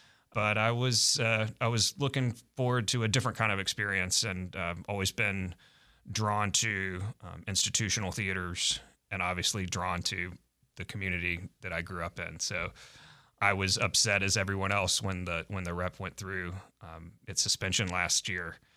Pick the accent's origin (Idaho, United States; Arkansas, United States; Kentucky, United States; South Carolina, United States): Arkansas, United States; Little Rock; I grew up here in Little Rock. I graduated from Central High in 97.